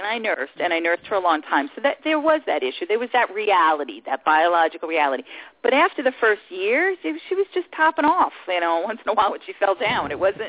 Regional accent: New York City, New York, United States; And I grew up on Staten Island.

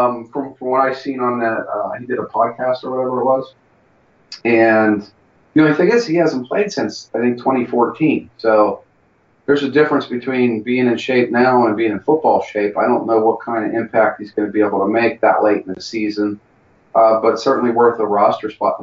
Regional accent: Pittsburgh, Pennsylvania, United States; I'm from Pittsburgh, and the night that the Penguins won the Stanley Cup

